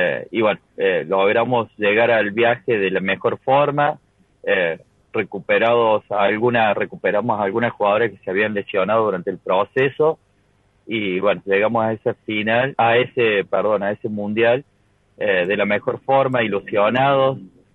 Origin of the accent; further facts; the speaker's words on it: Córdoba, Argentina; en nuestro caso que somos de Córdoba, cada una llegó a sus provincias